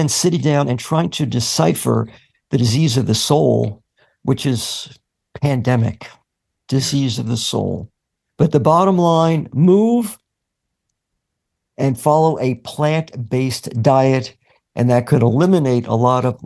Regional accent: East Coast, United States; In my own world, I grew up at racetracks on the East Coast.

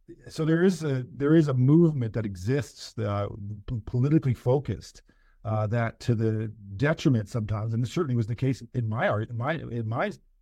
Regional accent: Vancouver, British Columbia, Canada; I grew up in Yaletown. We played that park, and it became not safe.

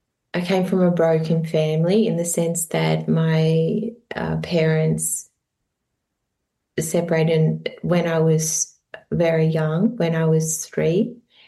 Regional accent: Tasmania, Australia; moved away as an adult; also born or lived in Sunshine Coast; So I grew up in Tasmania, beautiful island off Australia. And then I moved to the Sunshine Coast, where I lived for 6 years before moving to Europe.

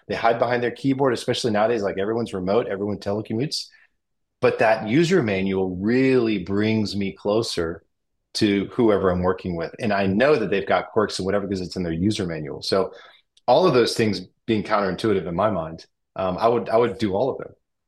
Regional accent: United States; now in Spain; Because, you know, I'm from the United States and we move through the day much differently than they do in Spain.

